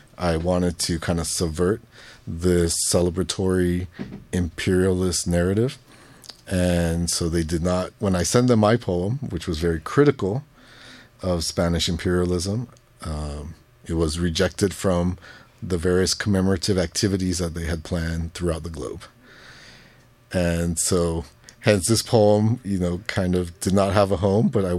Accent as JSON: {"language": "English", "country": "Guam", "tie": "born or raised there", "said": "I was born and raised on Guam, and Guam is one island in the Marianas archipelago, is what we're called, and the whole archipelago is a homeland of the indigenous Chamorro people."}